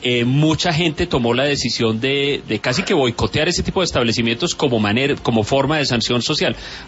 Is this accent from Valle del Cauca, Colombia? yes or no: yes; Cali, Valle del Cauca, Colombia; yo crecí en Cali a finales de los 80, principios de los 90